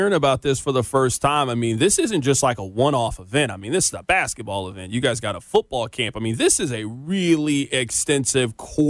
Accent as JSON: {"language": "English", "town": "Kansas City", "region": "Missouri", "country": "United States", "tie": "born or raised there", "said": "Charles, I say this as somebody who, like you, born and raised in Kansas City. I went to Lincoln. I eventually left to go to a private school."}